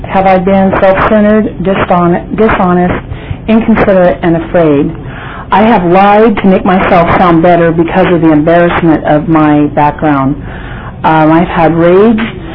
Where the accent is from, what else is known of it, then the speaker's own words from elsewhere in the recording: Fresno, California, United States; And in my town, I'm from Fresno, there is a extensive amount of homeless